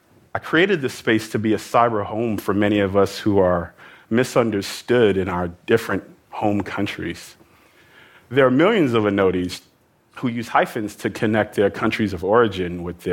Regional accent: New York, United States; I grew up in New York, which is home to the largest number of immigrants anywhere in the United States.

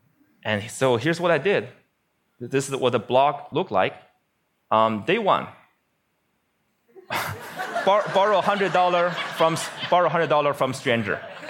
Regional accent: Beijing, China; born or raised there

